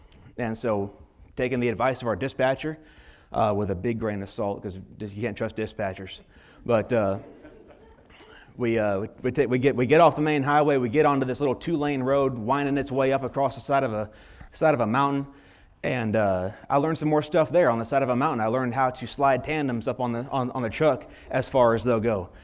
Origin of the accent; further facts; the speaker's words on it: California, United States; now in Mississippi, United States; I grew up in California, and somehow God moved me to Mississippi. That was a culture shock right there.